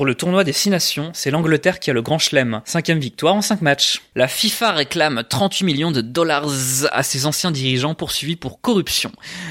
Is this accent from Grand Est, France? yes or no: no; Paris, Île-de-France, France; En tant que parisien, je me sens très footix de cette belle victoire